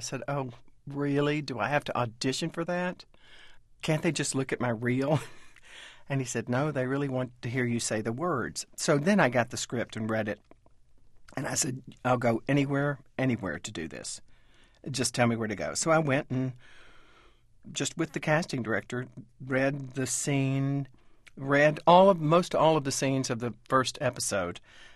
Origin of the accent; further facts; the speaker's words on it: Texas, United States; also born or lived in Kentucky; I'm from Texas. I'm from East Texas. I'm from big land-owning people, big ranchers, big hunters, big athletes.